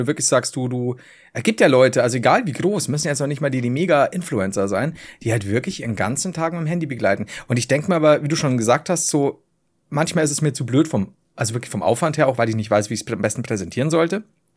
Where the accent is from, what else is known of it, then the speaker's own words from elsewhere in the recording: Bavaria, Germany; ich komme halt von unten aus Bayern.